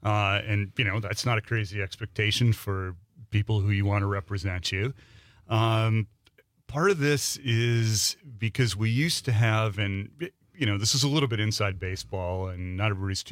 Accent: Wisconsin, United States; Well, I grew up here in Brown County in a family dairy farm, you know, south of De Pere.

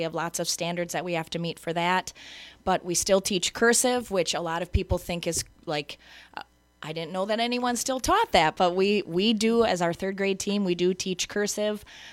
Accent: Beaver Dam, Wisconsin, United States; I'm not originally from this area. I'm originally from Beaver Dam, and met my husband and decided to move to Muscadet.

